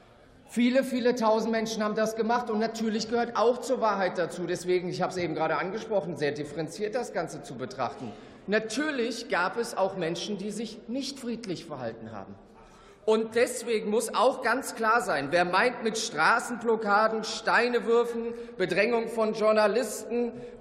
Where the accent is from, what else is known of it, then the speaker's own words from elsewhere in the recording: Giessen, Hesse, Germany; Meine Damen und Herren, ich bin Gießner. Ich lebe schon immer dort. Das ist meine Heimat